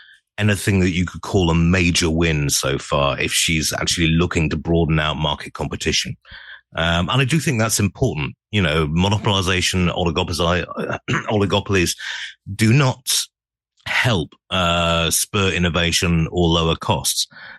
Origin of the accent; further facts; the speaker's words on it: United Kingdom; Okay, now I operate under UK libel laws as a British person, so I'll be fairly circumspect.